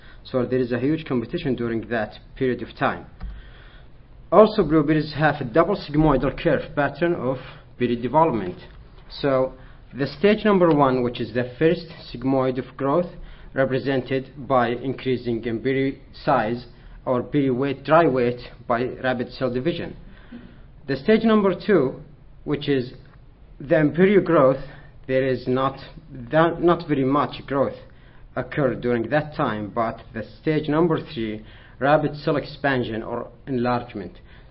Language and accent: English; Saudi Arabia; I'm from Saudi Arabia, PhD candidate at Oregon State University